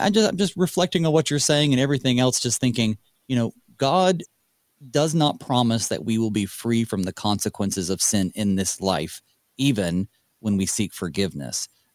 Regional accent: North Carolina, United States; I'm from the Western North Carolina, but ironically, I like Eastern North Carolina barbecue better.

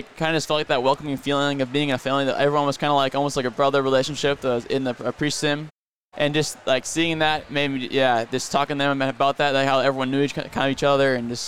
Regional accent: Sioux Falls, South Dakota, United States; so I'm from Sioux Falls, South Dakota. I went to Jefferson High School there, and that's where I was born and grown up so far.

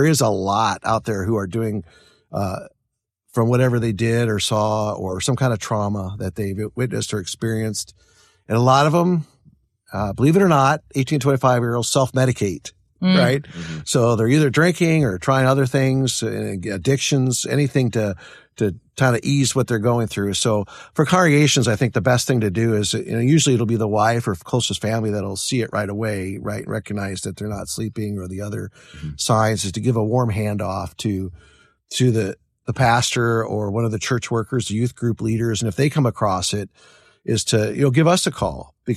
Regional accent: South Dakota, United States; I grew up in South Dakota, never seen the ocean, never flew in an airplane.

